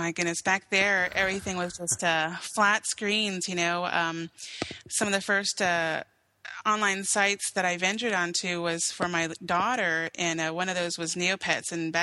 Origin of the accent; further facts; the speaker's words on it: Honolulu, Hawaii, United States; Correct. I'm from Hawaii, raised there. My dad was retired military over there. So basically from Honolulu.